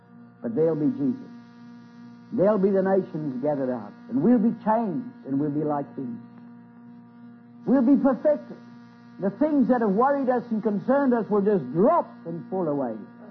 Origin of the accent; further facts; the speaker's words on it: United Kingdom; Now, we're going to finish in a most unusual way, if you don't mind. Being British, I have a little different understanding to you.